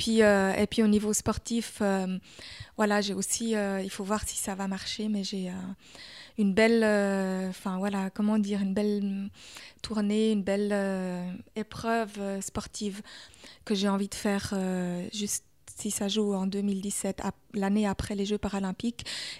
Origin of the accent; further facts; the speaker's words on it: Germany; now in Switzerland; je suis allemande, mais je vis en Suisse.